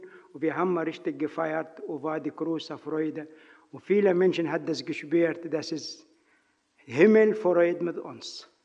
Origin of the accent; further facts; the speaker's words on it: Egypt; German is a second language; ich komme aus Ägypten, ich bin verheiratet und ich habe 5 Kinder.